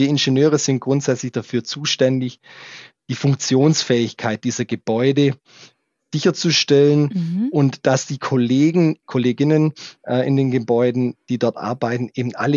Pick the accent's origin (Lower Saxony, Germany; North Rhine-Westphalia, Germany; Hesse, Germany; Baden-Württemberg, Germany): Baden-Württemberg, Germany; Zum anderen bin ich auch in der Nähe von Biberach aufgewachsen.